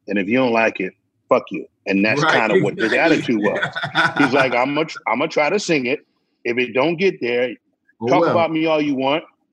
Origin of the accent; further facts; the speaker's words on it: Philadelphia, Pennsylvania, United States; I grew up in 13th. Southwest, like 58th and Woodland Avenue, like Greenway Avenue.